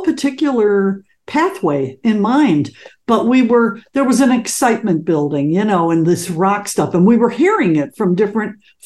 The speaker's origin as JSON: {"language": "English", "town": "Detroit", "region": "Michigan", "country": "United States", "said": "It was like that Detroit attitude hit me, you know. It's like, hey, bitch, I'm from Detroit and I owned it. You know, it was Detroit energy, and it just came out full force in me."}